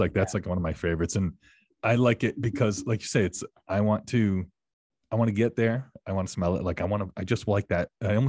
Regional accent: Massachusetts, United States; I grew up on the Cape. So I grew up in Mass myself.

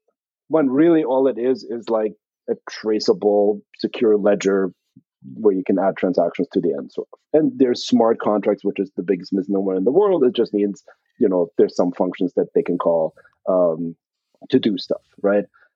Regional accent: Germany; born or raised there

